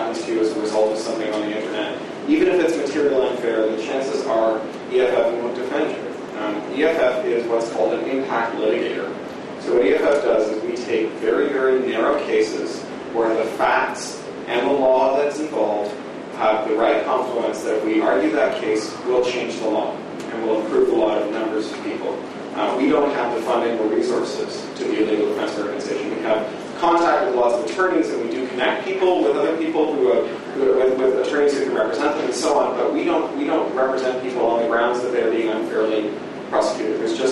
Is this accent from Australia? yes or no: no; Canada; The American Electronic Frontier Foundation, although I hasten to point out that I'm Canadian.